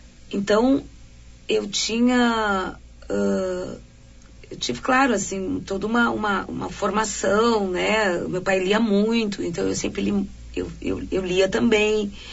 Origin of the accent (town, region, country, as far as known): Lajeado, Rio Grande do Sul, Brazil; born or raised there; also born or lived in Taquari